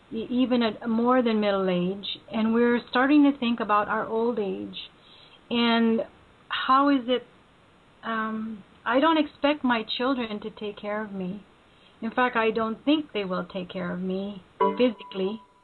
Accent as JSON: {"language": "English", "country": "Philippines", "tie": "born or raised there", "said": "I was raised this way, because I was raised in the Philippines"}